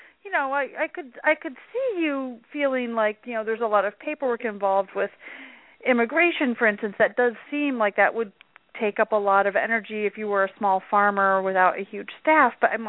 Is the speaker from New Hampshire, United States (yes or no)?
no; Michigan, United States; now in New York, United States; I'm from Michigan. I've lived in New York since 1994